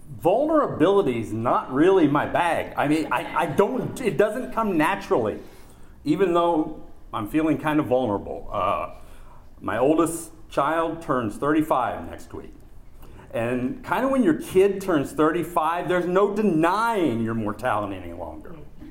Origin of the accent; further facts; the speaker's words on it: West Virginia, United States; accent: Appalachian; because I'm from West Virginia, I'm liable at any time to lapse into a thick, mostly unintelligible Appalachian accent.